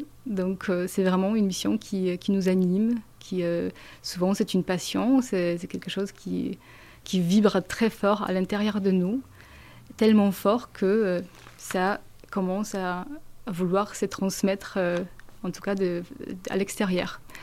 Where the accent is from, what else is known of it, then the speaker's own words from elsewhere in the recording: Poland; French is a second language; je fais un master en psychologie dans mon pays d'origine, Pologne